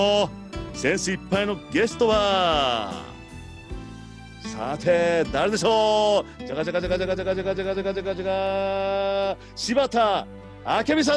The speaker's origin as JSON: {"language": "Japanese", "region": "Kochi", "country": "Japan", "said": "はね、ダメ、高知県出身なんで、ジメジメ、ベトベト嫌い、本当に。"}